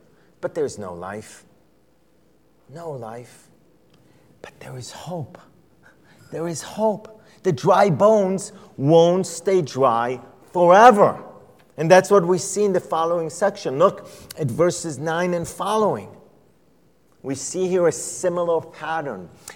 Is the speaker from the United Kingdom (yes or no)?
no; Israel; I was born and raised in Israel.